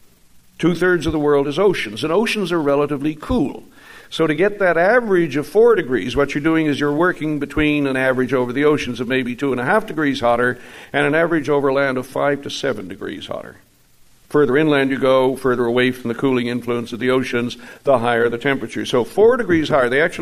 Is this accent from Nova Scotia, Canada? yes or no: no; Newfoundland and Labrador, Canada; I grew up in Newfoundland.